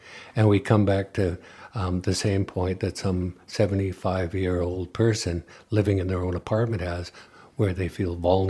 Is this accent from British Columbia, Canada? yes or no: yes; Victoria, British Columbia, Canada; I grew up in Victoria